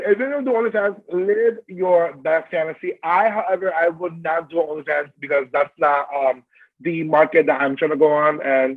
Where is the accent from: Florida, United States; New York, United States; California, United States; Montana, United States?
New York, United States; Bronx; Coming from being born and raised in the Bronx